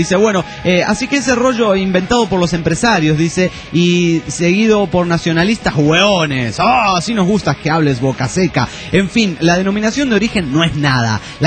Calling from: Torreón, Coahuila, Mexico; Soy de Torreón, Coahuila, y tengo muy pocos días de oírlo.

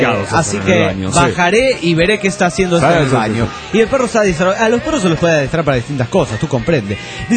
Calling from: Stockholm, Stockholm County, Sweden; de Estocolmo, Suecia.

